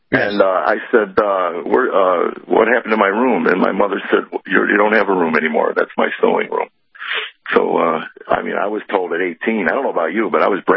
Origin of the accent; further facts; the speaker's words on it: United States; when I was growing up in the America that I grew up in was the pub. It was the bar.